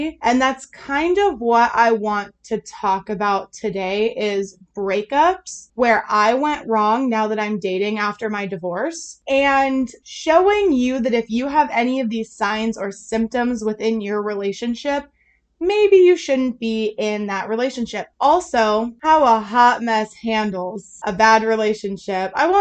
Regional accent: Arizona, United States; I come from Arizona, so I'm not equipped to handle that amount of snow.

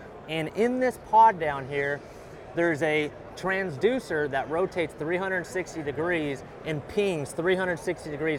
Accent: California, United States; I've been to several myself growing up in California

